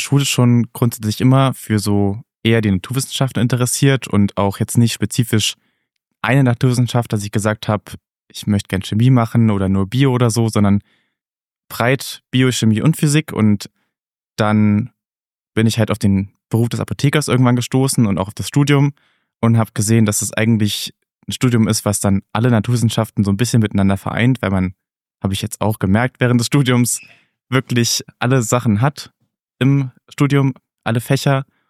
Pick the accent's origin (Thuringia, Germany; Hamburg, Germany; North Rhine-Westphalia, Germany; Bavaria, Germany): Thuringia, Germany; Ich komme selbst auch aus Thüringen und wollte nicht ganz so weit weg, aber auch weg von zu Hause erstmal.